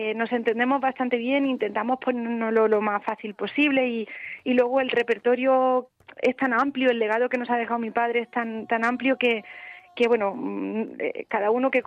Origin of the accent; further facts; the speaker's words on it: Madrid, Community of Madrid, Spain; nada más que siendo madrileña.